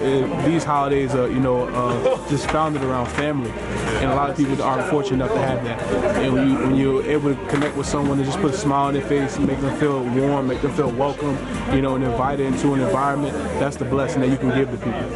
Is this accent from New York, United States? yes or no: yes; New York, United States; Especially, I'm from New York, so it's always a blessing to come out here to the people.